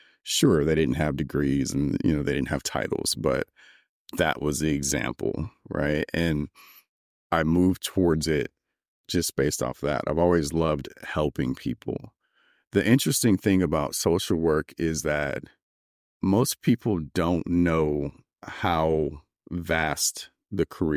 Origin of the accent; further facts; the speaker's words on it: Augusta, Georgia, United States; I grew up in Augusta, Georgia, which was right there at Fort Gordon, right down the street.